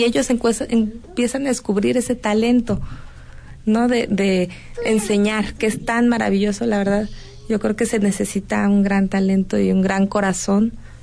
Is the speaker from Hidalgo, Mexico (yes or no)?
yes; Hidalgo, Mexico; Pues yo desde chiquita siempre, no soy de aquí, soy de Hidalgo.